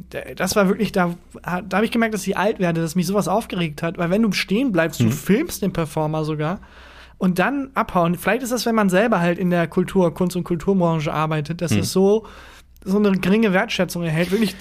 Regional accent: Cologne, North Rhine-Westphalia, Germany; in meiner Heimatstadt hier in Köln

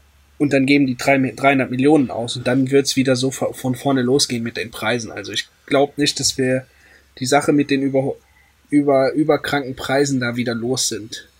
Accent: Luxembourg; da bin ich halt als Luxemburger Betroffener

